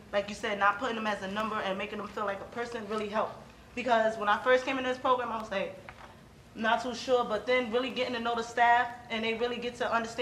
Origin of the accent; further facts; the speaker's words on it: Harlem, New York, United States; and I'm from Harlem.